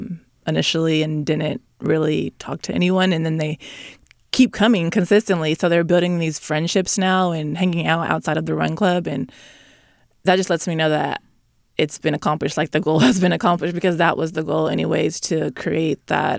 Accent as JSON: {"language": "English", "town": "Sacramento", "region": "California", "country": "United States", "tie": "born or raised there", "said": "I'm born and raised in Sacramento"}